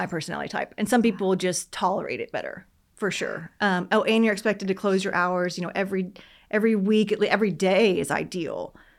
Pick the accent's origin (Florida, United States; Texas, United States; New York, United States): Texas, United States; I say the hard G because I'm from East Texas